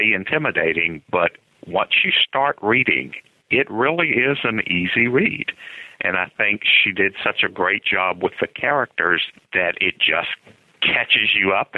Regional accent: Lynchburg, Virginia, United States; Grew up in Lynchburg, Virginia. It's sort of right in the center of the state.

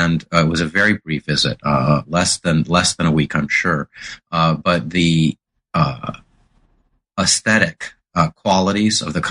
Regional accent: Houston, Texas, United States; I was raised in Houston, Texas in the 1960s and 70s in a secular Reformed Jewish family.

